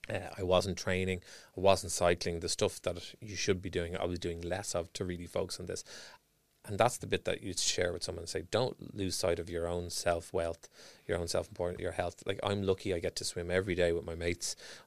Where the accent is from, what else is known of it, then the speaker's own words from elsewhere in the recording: Ireland; Being Irish, we're very emotional.